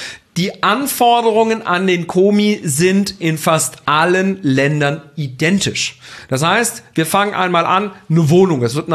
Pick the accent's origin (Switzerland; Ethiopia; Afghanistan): Switzerland; wie man es bei uns in der Schweiz, ja, sagen wir Kantone zu.